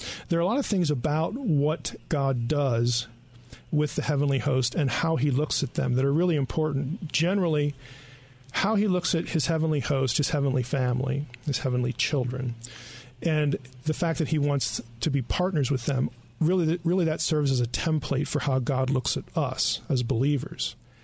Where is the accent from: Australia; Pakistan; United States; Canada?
United States; Lebanon, Pennsylvania; I'm from Lebanon, Pennsylvania.